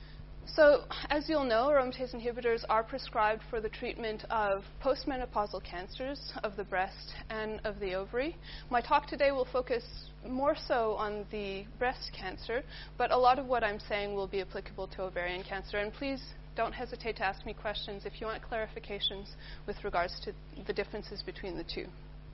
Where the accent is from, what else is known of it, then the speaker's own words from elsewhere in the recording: Canada; now in Australia; You'll have noticed that I don't have an Australian accent. That's because I'm Canadian. I grew up there, and that's where I did my PhD.